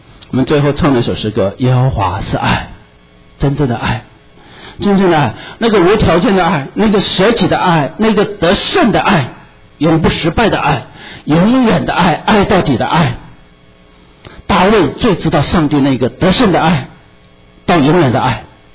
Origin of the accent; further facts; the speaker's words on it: China; 我们中国人非常讲究吃啊